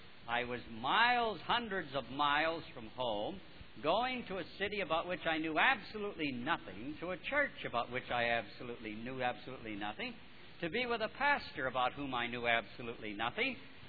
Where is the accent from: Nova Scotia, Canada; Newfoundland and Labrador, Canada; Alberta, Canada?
Nova Scotia, Canada; because I grew up in Nova Scotia, and therefore I went back and forth through Bangor many, many times to and from our home.